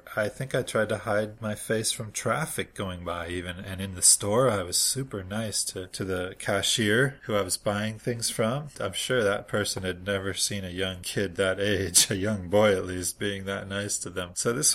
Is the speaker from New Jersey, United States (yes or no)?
no; Minneapolis, Minnesota, United States; accent: Twin Cities; That is where my accent is from, by the way, the Twin Cities up there.